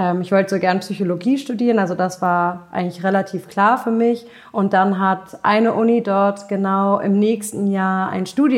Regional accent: Hamburg, Germany; also born or lived in Tel Aviv, Israel; ich komme ja aus Hamburg, aber ich habe 8,5 Jahre in Tel Aviv gewohnt.

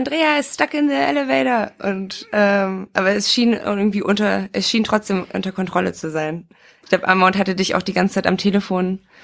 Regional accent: Oldenburg, Lower Saxony, Germany; wir waren in Oldenburg, also quasi in meiner Heimat.

